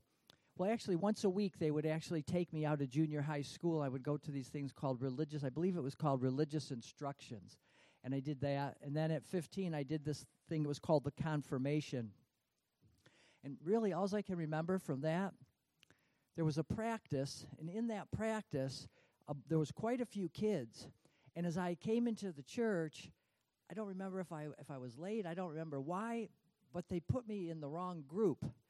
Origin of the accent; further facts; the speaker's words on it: Kirkwood, New York, United States; My testimony, I was born in Binghamton, New York, and initially we lived in a town just outside of Binghamton called Kirkwood.